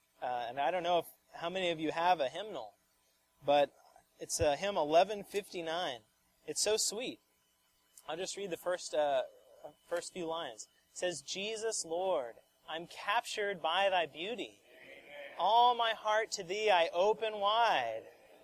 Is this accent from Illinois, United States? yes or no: yes; Champaign, Illinois, United States; I'm from Champaign.